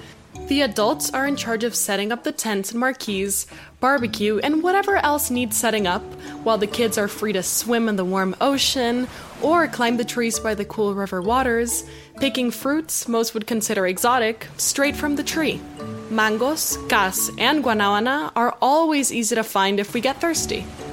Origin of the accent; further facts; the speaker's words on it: Costa Rica; Growing up in Costa Rica is a little different to growing up in more developed Western countries. With jungles, mountains, and coastline as our backyard, it was hard not to spend a lot of our time outdoors